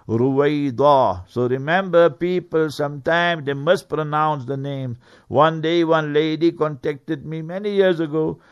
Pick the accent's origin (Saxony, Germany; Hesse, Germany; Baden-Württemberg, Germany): Baden-Württemberg, Germany; Heidelberg; that's why once in a while I like to go to Heidelberg, my hometown where I was born.